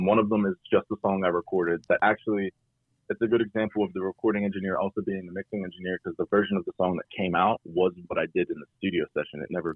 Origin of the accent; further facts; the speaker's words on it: Pittsburgh, Pennsylvania, United States; A lot of the stuff I've done so far is really rap heavy, because that's kind of the funnel I came from Pittsburgh.